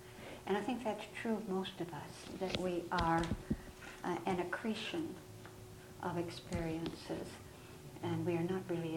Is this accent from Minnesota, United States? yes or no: yes; Thief River Falls, Minnesota, United States; I was reared in Thief River Falls, Minnesota, which at the time I was there was population of about 7,000.